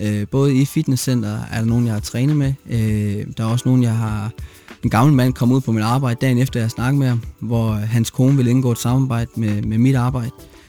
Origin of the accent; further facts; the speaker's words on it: Aarhus, Central Denmark Region, Denmark; now in North Jutland, Denmark; man kan måske godt begynde at betegne mig som nordjyde, efter jeg har boet op her 6 år, men oprindeligt er jeg nede for Aarhusområdet.